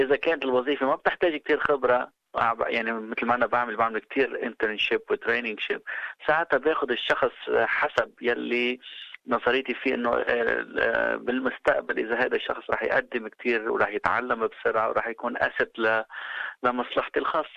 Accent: Lebanon; now in Australia; نحن بالأيتيز كلبنانيين الأصل اللي جينا من على البلد

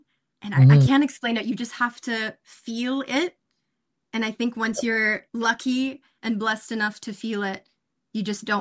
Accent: Philippines; Being Filipino and having that just natural, like, sense of being resilient and optimism, I think it helped me to go down this path.

